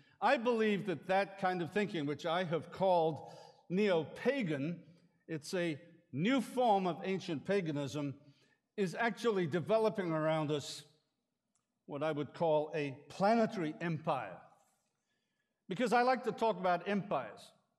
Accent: United Kingdom; I'm still a British subject, by the way. You can probably tell.

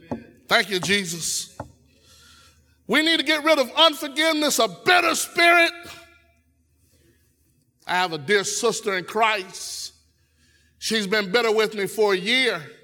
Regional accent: Dillon, United States; Now, wussa ain't a word, but I'm from Dillon, so that's my word.

